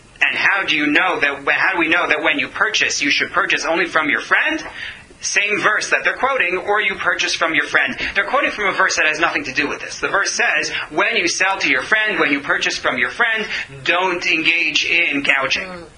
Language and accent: English; United States; I'm an American, so I wrote honor without a U.